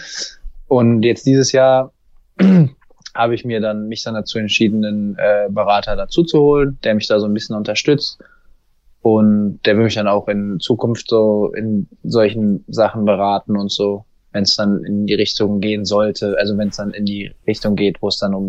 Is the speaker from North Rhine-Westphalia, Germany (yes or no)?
yes; Cologne, North Rhine-Westphalia, Germany; einfach weil es auch meine Heimatstadt ist, beziehungsweise ich wohne nur 15 Minuten von Köln.